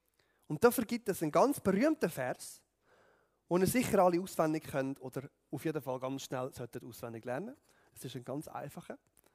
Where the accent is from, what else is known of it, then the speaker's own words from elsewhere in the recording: Switzerland; Alles, woran ich mich als Schweizer Bürger freuen kann